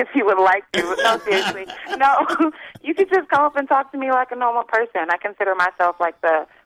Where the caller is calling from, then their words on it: Colorado, United States; Colorado.